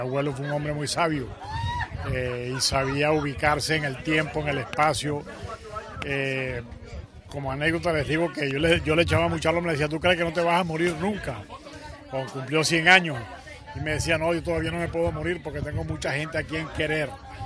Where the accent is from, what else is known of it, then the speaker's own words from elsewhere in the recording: Caracas, Capital District, Venezuela; Yo soy venezolano, nacido en Caracas, vivió todo, de 50 años que tengo de jesuita, he vivido 47 en Venezuela.